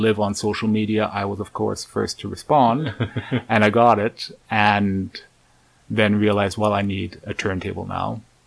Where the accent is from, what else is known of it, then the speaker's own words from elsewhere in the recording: Germany; now in Winnipeg, Canada; I started in Germany, like I grew up in Germany.